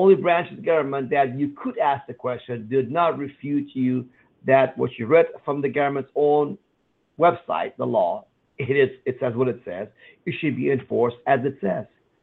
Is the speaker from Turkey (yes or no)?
no; Iran; now in United States; because I came from Iran where we had no freedom of speech